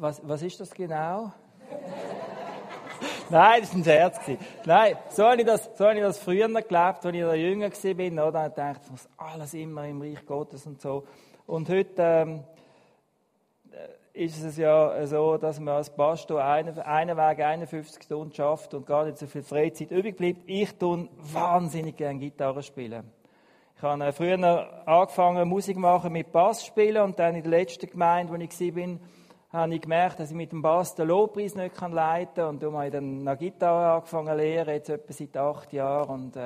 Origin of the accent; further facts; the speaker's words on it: Muri, Aargau, Switzerland; Damals in Bainwil am See, oder beziehungsweise in Muri haben wir da gewohnt, im Aargau, ich bin im Aargau aufgewachsen. Ich fühle mich aber seit jeher als Zürcher, weil mein Vater ist ein Stadtzürcher gewesen, und im Aargau bin ich immer der Zürcher gewesen.